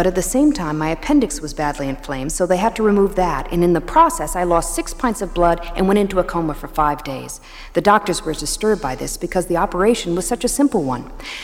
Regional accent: Greenwich, Connecticut, United States; I grew up in Greenwich, Connecticut, in a wonderful family environment.

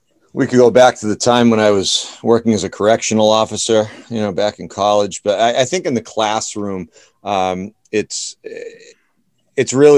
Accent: Dudley, Massachusetts, United States; and now here in my hometown of Dudley, Mass.

